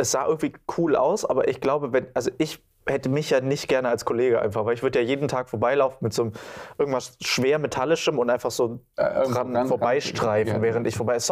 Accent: Cologne, North Rhine-Westphalia, Germany; Ich komme aus Köln

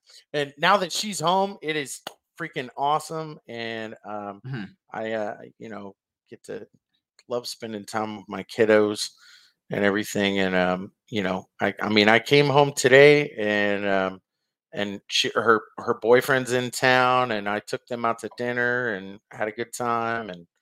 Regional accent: Waco, Texas, United States; I grew up in Central Texas in Waco.

